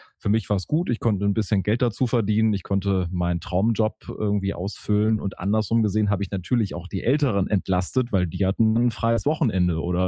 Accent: Wuppertal, North Rhine-Westphalia, Germany; Also ich bin in Wuppertal groß geworden, Meine Großeltern waren aber die ganze Zeit in Bochum und haben dort gelebt. Also ich bin in Wuppertal groß geworden

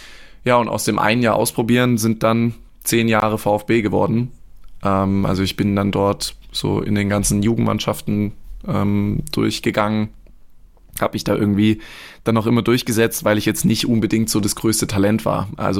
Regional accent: Baden-Württemberg, Germany; habe davor hier in der Reutlinger Gegend, wo ich aufgewachsen bin, in so einem kleinen Dorfverein gespielt.

